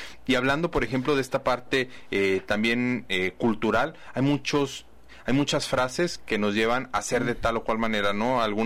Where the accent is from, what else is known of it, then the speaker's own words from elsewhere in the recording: Mexico; como los mexicanos, ¿no? Yo creo que está muy difundida esta parte, ¿no? Es que todos son iguales y de cierta manera al pensar de así, pues nos hace impedir el cambio, ¿no? Pues si ya somos así